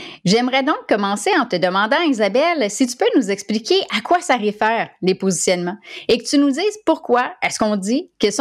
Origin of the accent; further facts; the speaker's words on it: Quebec, Canada; Je suis née et j'ai grandi au Québec, au Canada, où je vis d'ailleurs toujours.